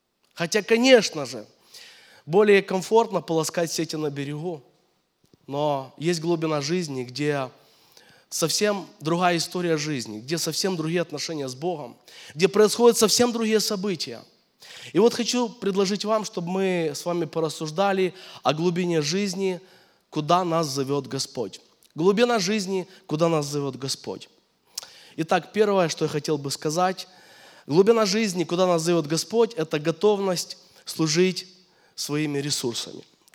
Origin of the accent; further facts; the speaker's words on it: Kyiv, Ukraine; я из Киева, я несу пасторское служение